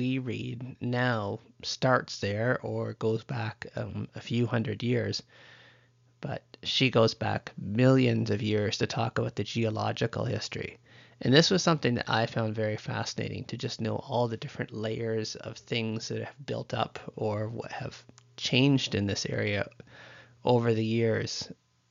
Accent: Ontario, Canada; So I'll never forget when I first arrived in the prairies. I grew up in Ontario and I had been moving out to do my master's

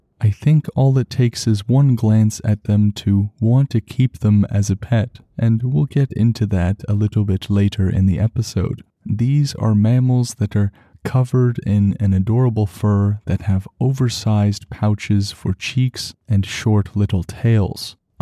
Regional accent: Canada; as a Canadian, I understand there is not much to do here except study moose and hamsters.

